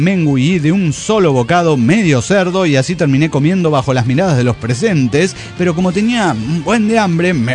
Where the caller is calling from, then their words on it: Costa Rica; de Costa Rica.